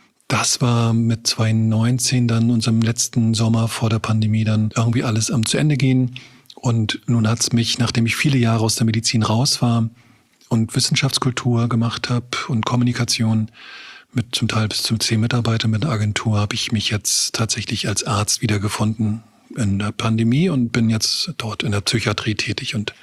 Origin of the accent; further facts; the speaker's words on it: Rostock, Mecklenburg-Vorpommern, Germany; Genau, ich bin Rostocker. Ich bin 89 zur Wendezeit gerade mit dem Abi fertig geworden. Dort auch politisch aktiv gewesen, neues Forum in Rostock mit begleitet, gegründet.